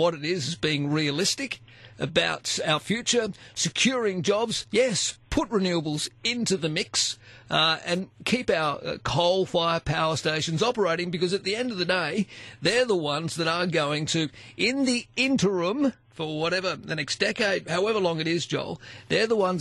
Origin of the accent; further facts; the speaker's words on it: New South Wales, Australia; I grew up in Western Sydney.